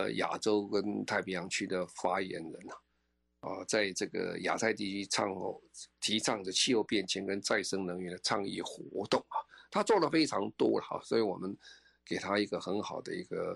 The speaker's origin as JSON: {"language": "Chinese", "country": "Taiwan", "said": "所以我是觉得在台湾哈，我们这一代年轻人其实是算跑得蛮快的哈"}